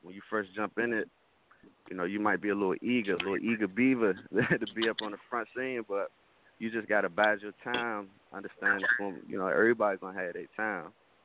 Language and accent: English; Louisiana, United States; I'm Cajun, man.